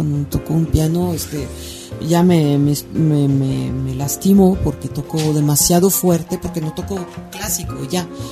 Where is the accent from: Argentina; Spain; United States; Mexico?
United States; born there; Yo creo, nací en Estados Unidos. Yo creo que probablemente como todos los niños gringos, vi mucha televisión y muchas caricaturas.